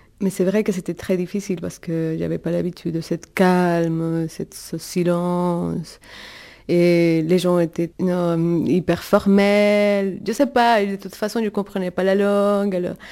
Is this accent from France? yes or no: no; Venezuela; French is a second language; now in Neuchâtel, Switzerland; je viens de Venezuela. J'habite à Neuchâtel